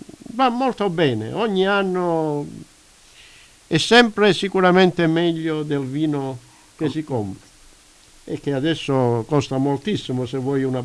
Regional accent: Calabria, Italy; moved away; un'altra calabrese doc. Io, a riguardo questa cantante, ricordo quando ero giovanissimo, ancora in Italia

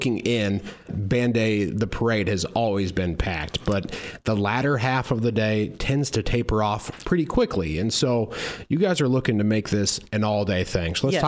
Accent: Iowa, United States; I'm from Southwest Iowa

